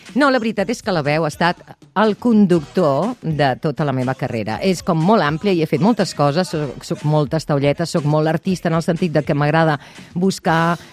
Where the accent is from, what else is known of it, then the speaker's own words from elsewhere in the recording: Lleida, Catalonia, Spain; jo sóc de Lleida i he d'agafar el cotxe i he de venir